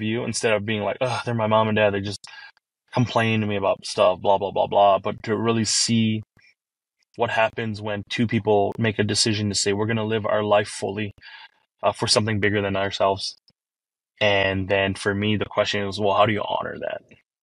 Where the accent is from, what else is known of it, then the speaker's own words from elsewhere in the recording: La Crosse, Wisconsin, United States; I grew up in La Crosse. That's the home of Quick Trip.